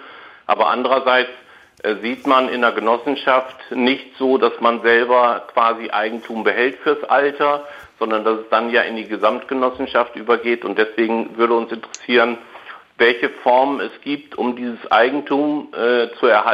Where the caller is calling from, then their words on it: Bremerhaven, Bremen, Germany; Ja, guten Tag. Ich bin aus Bremerhaven